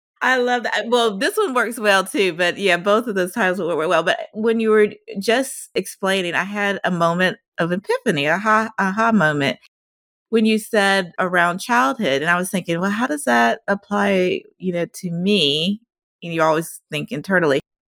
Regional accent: Deep South, United States; I grew up in the Deep South where it was challenging to be a person of color back then.

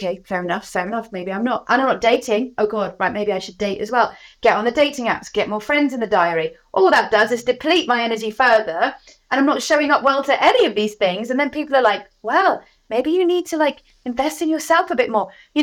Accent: South West England, United Kingdom; I was brought up in Cornwall by the sea. It's where I am now. I'm Cornish to my core.

